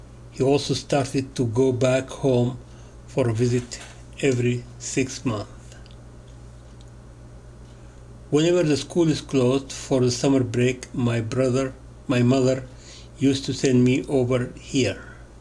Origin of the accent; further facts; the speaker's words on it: Al-Bireh, West Bank, Palestine; born there; English is a second language; moved away; I was born in Albira, spells A-L-B-E-E-R-A. In Palestine. I have been living here for 22 years.